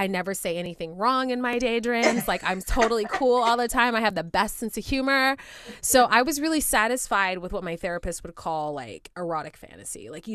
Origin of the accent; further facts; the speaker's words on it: Spring, Texas, United States; Houston. Well, a city outside of Houston called Spring.